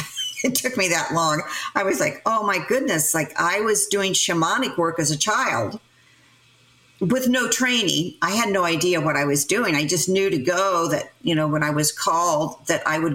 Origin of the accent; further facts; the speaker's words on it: Clarksburg, West Virginia, United States; And I was raised in Clarksburg, West Virginia, and it's a mining town.